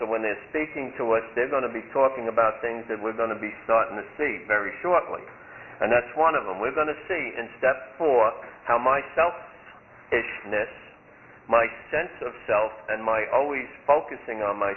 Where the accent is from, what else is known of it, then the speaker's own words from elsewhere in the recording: Brooklyn, New York, United States; accent: neutral; I'm from Brooklyn. Oh, we're on page 62. I know you don't think so because I have a neutral accent.